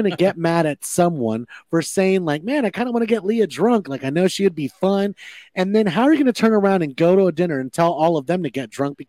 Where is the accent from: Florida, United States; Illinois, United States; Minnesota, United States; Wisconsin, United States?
Florida, United States; Miami; We're from Miami. Like, we like to throw the Spanish in there.